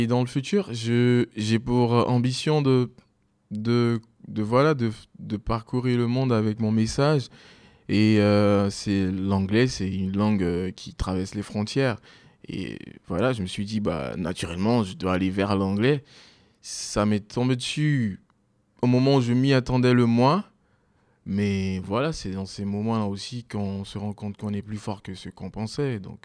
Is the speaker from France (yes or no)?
no; Daloa, Sassandra-Marahoué, Côte d’Ivoire; Alors l'histoire a commencé effectivement en Côte d'Ivoire et donc je suis un Ivoirien né à Daloa, une ville de la région du Haut-Sassandra. En Côte d'Ivoire. Et voilà, j'ai passé mes années au collège et tout, j'ai obtenu mon bac.